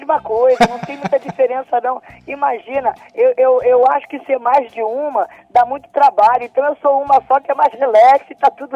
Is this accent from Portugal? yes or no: no; Brazil; Todo brasileiro tem, graças a Deus, eu sou brasileira.